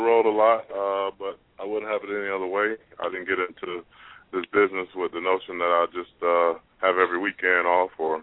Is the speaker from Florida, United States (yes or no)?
yes; Live Oak, Florida, United States; I went to high school in Live Oak, Suwanee. It's in a little small town in North Florida, country town.